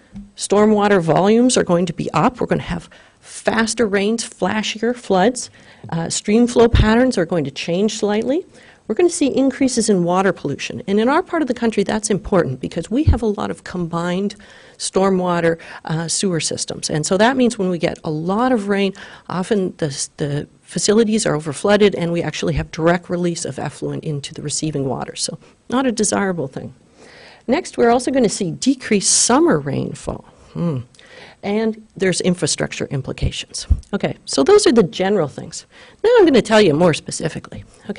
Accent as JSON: {"language": "English", "country": "Canada", "said": "Now, as a Canadian, I'm a little bit excited about that."}